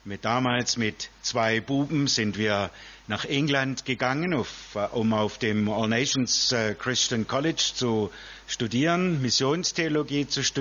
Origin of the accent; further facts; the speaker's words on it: Swabia, Germany; Meine Frau Margret und ich, wir kommen beide ursprünglich aus Süddeutschland, aus Schwabenland.